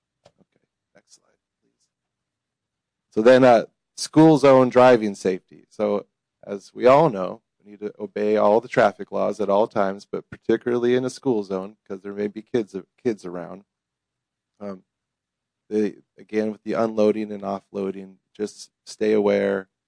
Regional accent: Alaska, United States; And before that, worked in Alaska in the oil field, and I was born and raised up there in Alaska.

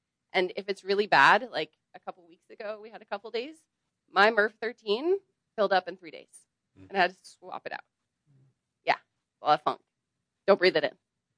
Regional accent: Edmonds, Washington, United States; also born or lived in Quebec; So I'm from Washington. I grew up in Edmonds.

